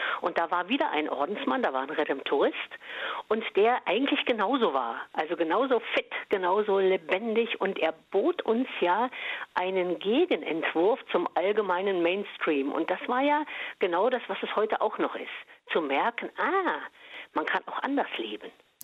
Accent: Thuringia, Germany; Also in meinem kleinen Eichsfelddorf nahe der innerdeutschen Grenze in der DDR

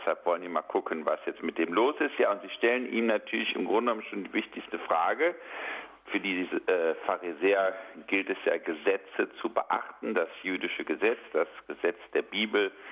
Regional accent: Cologne, North Rhine-Westphalia, Germany; Ich bin ja Kölner.

